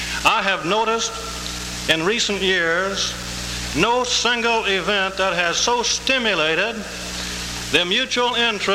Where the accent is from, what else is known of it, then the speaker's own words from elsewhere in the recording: Louisville, Kentucky, United States; I'm happy to make this statement today in my hometown, Louisville, Kentucky.